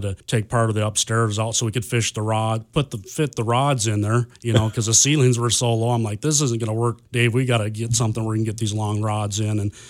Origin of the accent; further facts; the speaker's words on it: Kalispell, Montana, United States; I was born here in Kalispell, the old hospital. Grew up here